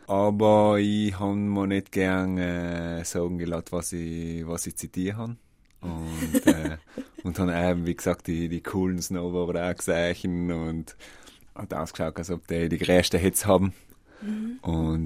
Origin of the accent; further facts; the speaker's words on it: South Tyrol, Italy; Ich bin also auf dem Klausberg aufgewachsen und habe mich selber in den Sport verliebt